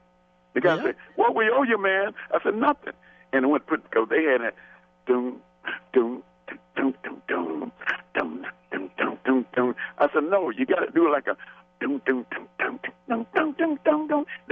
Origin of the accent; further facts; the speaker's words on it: Georgia, United States; now in Miami, United States; When I came from Niagara, Georgia to Miami